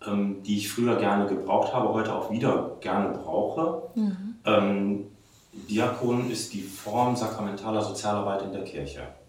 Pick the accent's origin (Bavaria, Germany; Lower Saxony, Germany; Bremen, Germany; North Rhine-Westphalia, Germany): Bremen, Germany; Bremerhaven; Weil ich da oben herkomme. Ich komme aus Bremerhaven.